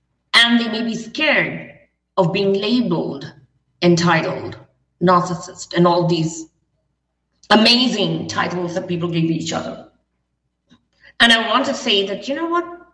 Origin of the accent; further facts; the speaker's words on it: India; Honestly, I didn't know this word because, you know, I was brought up in India, you know, when we were brought up some years ago.